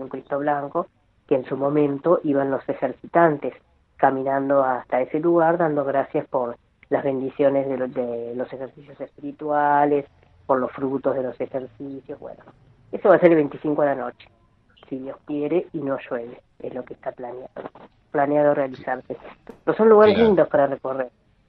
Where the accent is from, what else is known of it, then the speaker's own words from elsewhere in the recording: La Plata, Buenos Aires Province, Argentina; now in Mina Clavero, Argentina; soy de La Plata, Buenos Aires, pero hace más de 30 años que vivo acá en la zona. Que vivo en Mina Clavero